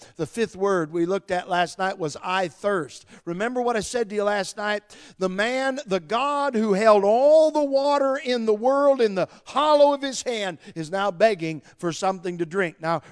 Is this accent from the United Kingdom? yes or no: yes; England, United Kingdom; I don't refer much to the Greek because I'm English and so are you